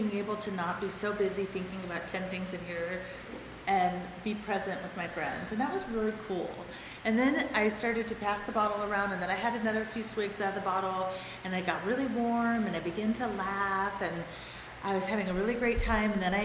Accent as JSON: {"language": "English", "region": "Iowa", "country": "United States", "tie": "born or raised there", "said": "And they were from North Carolina, and I was raised in Iowa because my dad moved to Iowa for his job."}